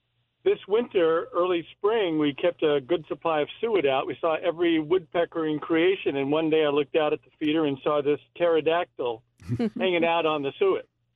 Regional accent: Slingerlands, New York, United States; now in Amherst, United States; Growing up in Slingerlands, we used to see them pecking away at a tall catalpa tree outside our house, and living in Amherst now for well over 30 years

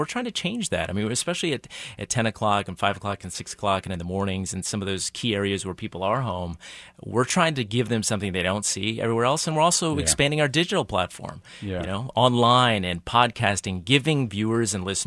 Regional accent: North Kansas City, Missouri, United States; I grew up in North Kansas City. And so we are hometown people. I mean, we were born in Kansas City, raised in Kansas City, happened to have some larger market experience, and then came back.

